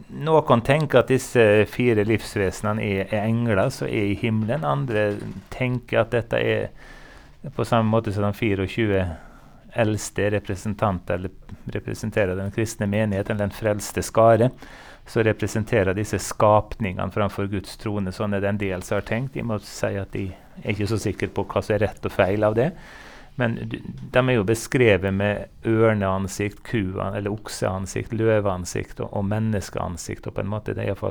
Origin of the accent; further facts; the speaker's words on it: Eide, Møre og Romsdal, Norway; hjemme på Eide på Nordmøre, hvor jeg er døpt og konfirmert